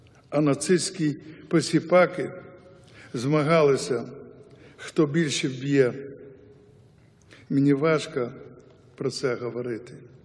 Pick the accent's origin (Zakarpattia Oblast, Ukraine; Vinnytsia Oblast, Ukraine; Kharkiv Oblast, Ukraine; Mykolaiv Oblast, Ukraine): Vinnytsia Oblast, Ukraine; Bershad; лише в моїй рідній Бершаді поховано понад 25 тисяч дітей, жінок і людей похилого віку з Вінниччини, Бессарабії та Буковини.